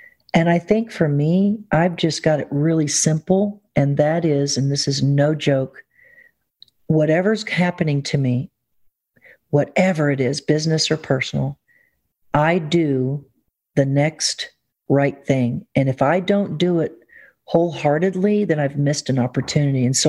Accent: the South, United States; And being a Southerner, we just have an ability.

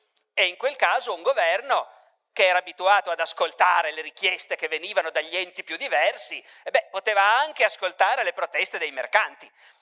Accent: Turin, Piedmont, Italy; born there; quando io sono nato a Torino nel 1959

